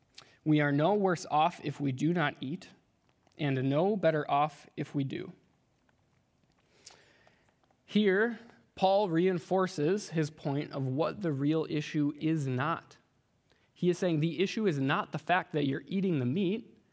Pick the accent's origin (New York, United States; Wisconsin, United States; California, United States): Wisconsin, United States; But for me, like I said, I grew up in Wisconsin